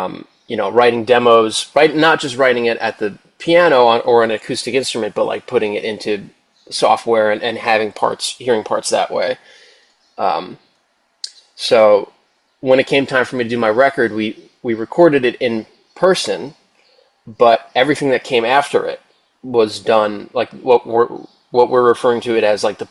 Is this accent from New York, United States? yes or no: yes; Bethpage, New York, United States; I grew up in Bethpage, and I had all my family was basically like within like a 5 or 10 minute commute. So it was like this very tight-knit, small, idyllic upbringing.